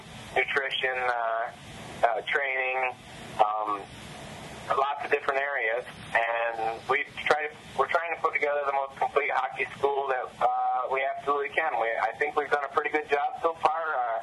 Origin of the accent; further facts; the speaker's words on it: Michigan, United States; I'm from Michigan.